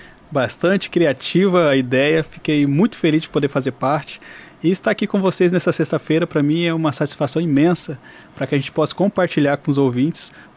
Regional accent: Cuiabá, Mato Grosso, Brazil; Minha infância foi toda ali no Porto, né?

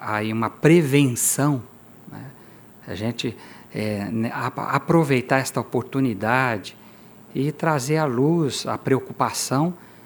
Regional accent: Mato Grosso, Brazil; já estou aqui desde 2000, sou pantaneiro.

